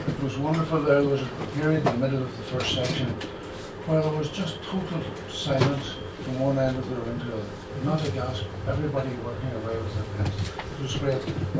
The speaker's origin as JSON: {"language": "English", "region": "Northern Ireland", "country": "United Kingdom", "tie": "born or raised there", "said": "I grew up in County Fermanagh, which is about 100 miles from Belfast on one side and 100 miles from Dublin on the other."}